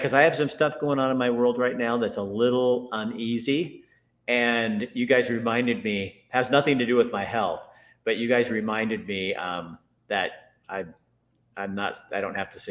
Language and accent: English; Eugene, Oregon, United States; I said, I'm from Eugene, Oregon.